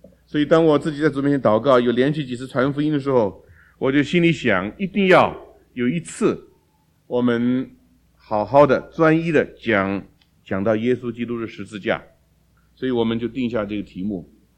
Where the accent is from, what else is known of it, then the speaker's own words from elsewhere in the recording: China; 我们中国人向来只有年纪轻的跟年纪大的认罪赔礼的